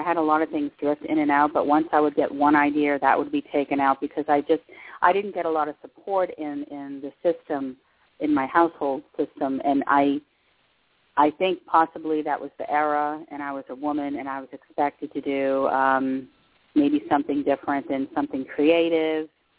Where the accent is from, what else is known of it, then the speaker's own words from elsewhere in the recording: Westford, Massachusetts, United States; I grew up on the East Coast. I grew up in a very small town called Westford, Mass. It's on the outskirts of Boston. I lived in that town up until I got married when I was 19.